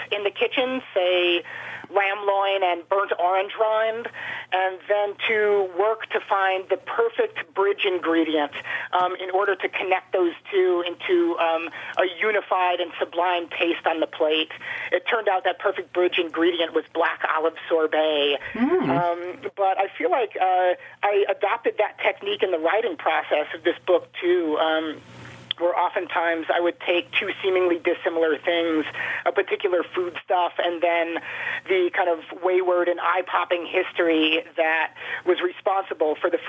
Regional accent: Chicago, Illinois, United States; When he found out I was from Chicago, a city which prizes its own version of the hot dog

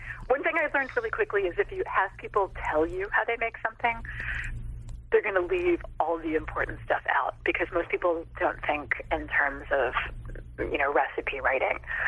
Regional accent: Bloomington, Indiana, United States; also born or lived in Chicago; I was born in Chicago, but I actually grew up in Bloomington, Indiana, which is in southern Indiana. So it's culturally like this very kind of southern area.

